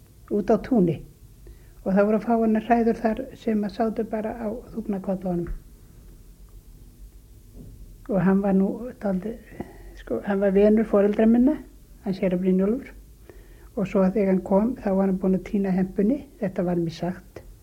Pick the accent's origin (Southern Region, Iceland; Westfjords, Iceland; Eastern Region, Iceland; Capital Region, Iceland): Southern Region, Iceland; Brjánsstaðir; born there; Nei, ég fædd á Brjánstöðum og Skeiðum.